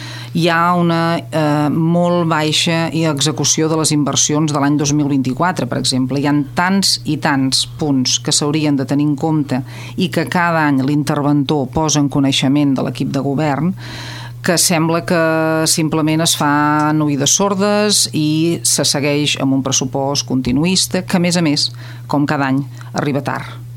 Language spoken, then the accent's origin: Catalan; Valls, Catalonia, Spain; Jo sóc filla de Valls, tinc molts amics coneguts